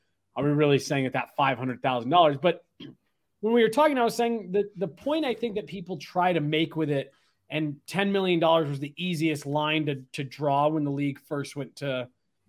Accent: Denver, Colorado, United States; it was great being a kid growing up in Denver

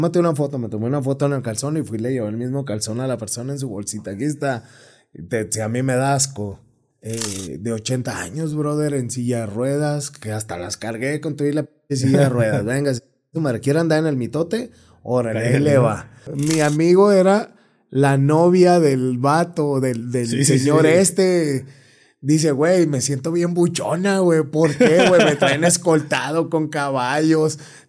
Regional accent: Mexicali, Baja California, Mexico; also born or lived in Zapotlanejo / Tijuana; now in Monterrey, Mexico; Ya lo bueno que ya se me pegó el regio, fíjate. Fíjate, soy nacido aquí en un pueblo que se llama Zapotlanejo. Aquí nací, exactamente. Nací aquí, criado en Mexicali, Tijuana, y ya tengo 7 años más o menos en Monterrey, donde actualmente ya estoy fijo viviendo

